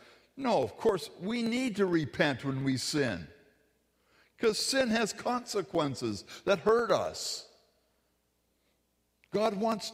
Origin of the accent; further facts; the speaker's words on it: Pacific Northwest, United States; Mary and I come from the Pacific Northwest, where folk are supposed to be laid back and casual.